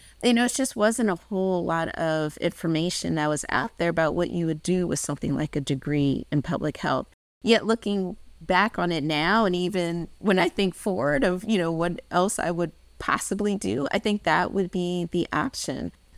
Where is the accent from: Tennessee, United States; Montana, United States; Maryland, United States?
Maryland, United States; I'm from Maryland, a rural part of Maryland, but had kind of hung around D.C. in my college years.